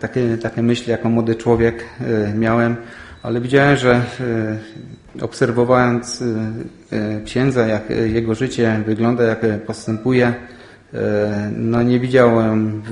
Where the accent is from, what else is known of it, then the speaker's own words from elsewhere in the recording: Silesian Voivodeship, Poland; Pochodzę ze Śląska w sumie, a rodzeństwo miałem 6 osób